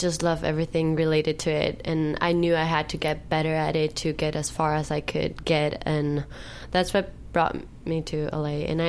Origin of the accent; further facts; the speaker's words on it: Paraguay; also born or lived in Denver, United States; I was born in Denver, but I lived almost my entire life in Paraguay, South